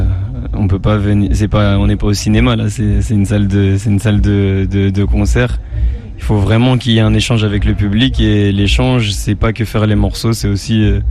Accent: Guinea; J'aimerais bien faire un concert dans mon pays d'origine, la Guinée.

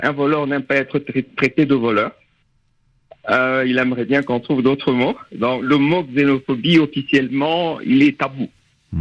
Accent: DR Congo; now in South Africa; Exactement, je suis congolais de la RDC

